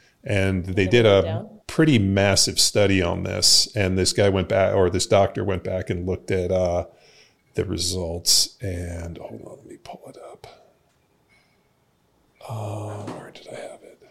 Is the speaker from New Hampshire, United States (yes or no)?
no; California, United States; so I'm originally from California. And so when we moved to Texas and like lived all over